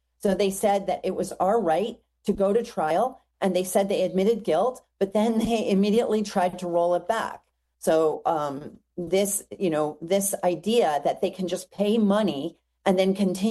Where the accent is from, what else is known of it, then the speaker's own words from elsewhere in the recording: United States; But we're from the United States, so we didn't have those kind of constraints.